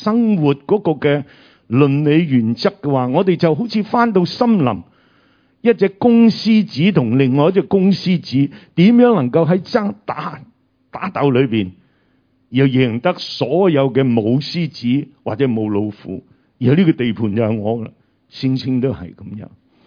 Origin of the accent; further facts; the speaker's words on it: China; 我哋中國人有句話叫長兄作父。